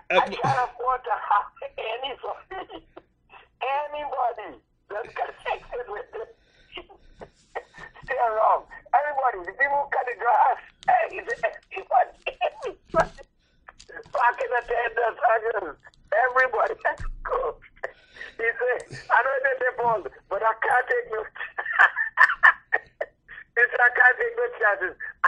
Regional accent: Cleveland, Ohio, United States; Riley, I'm going to call you this morning. I'm from Cleveland.

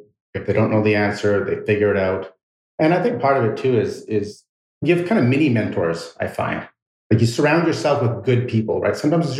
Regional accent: Tsawwassen, British Columbia, Canada; We grew up in Tawasin.

